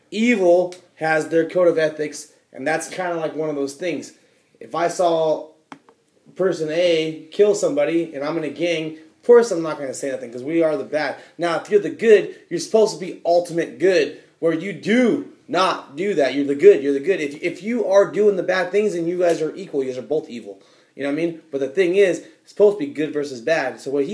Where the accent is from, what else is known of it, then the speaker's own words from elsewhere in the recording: United States; Okay, military is, no matter how you want to say it, we're American